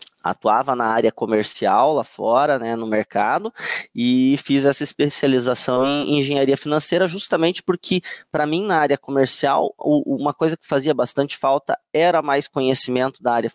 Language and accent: Portuguese; Curitiba, Paraná, Brazil; born there; Não, eu nasci em Curitiba